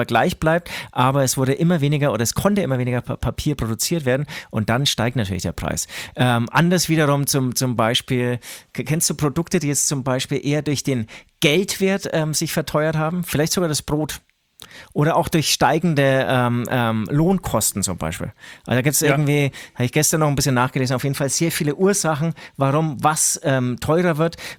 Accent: Herzogenaurach, Bavaria, Germany; now in Munich, Germany; ich komme ja aus Herzogenaurach, das ist natürlich ein kleiner Ort

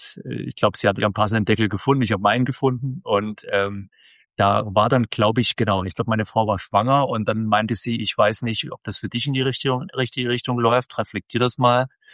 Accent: Dresden, Saxony, Germany; Ich bin Ossi-Kind, also wir haben in Dresden gewohnt

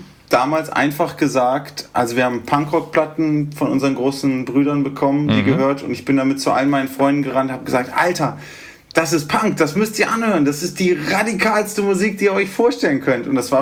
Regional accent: Göttingen, Lower Saxony, Germany; now in Berlin, Germany; Wir kommen ja ursprünglich aus Göttingen, schönes Hochdeutsch.

